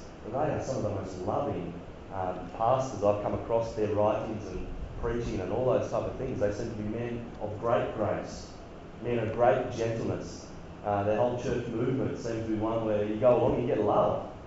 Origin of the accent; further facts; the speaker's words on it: New South Wales, Australia; now in Sydney, Australia; as I grew up on the Central Coast, and for quite a while I was very close to Sydney and lots of networks into Sydney.